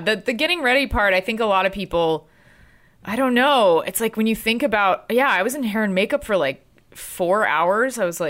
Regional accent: Texas, United States; it's just like not my vibe as like a Texan Jew.

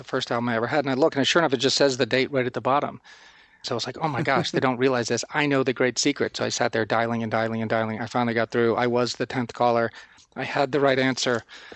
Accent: Lincoln, Massachusetts, United States; I grew up in Lincoln, Massachusetts, right outside of Boston, and I listened to lots of radio.

